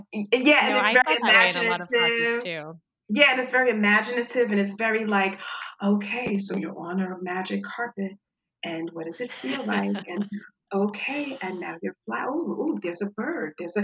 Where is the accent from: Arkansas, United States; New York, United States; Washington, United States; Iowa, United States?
New York, United States; now in Los Angeles, United States; I'm a New Yorker. I like, give me a cab or a train or let me walk.